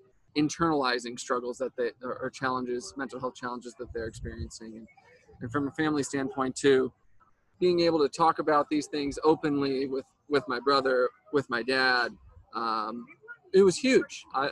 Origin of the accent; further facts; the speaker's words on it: Los Angeles, California, United States; Yeah, I grew up in Los Angeles. Went east for school for a little bit and have been back ever since.